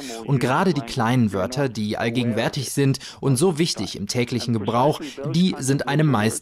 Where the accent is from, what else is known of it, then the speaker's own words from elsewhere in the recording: North Rhine-Westphalia, Germany; Ich komme ja aus Ostwestfalen-Lippe